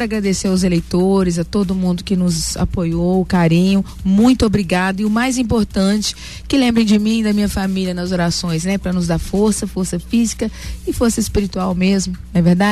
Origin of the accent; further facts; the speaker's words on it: Juiz de Fora, Minas Gerais, Brazil; eu sou mineira, sou juiz-forana e me interessa um estado melhor. Como mineira, que eu amo Minas Gerais, amo minha cidade, amo a Zona da Mata